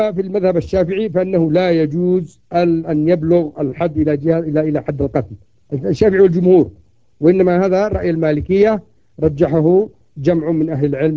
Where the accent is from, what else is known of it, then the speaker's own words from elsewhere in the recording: Yemen; في جبلة عندنا في اليمن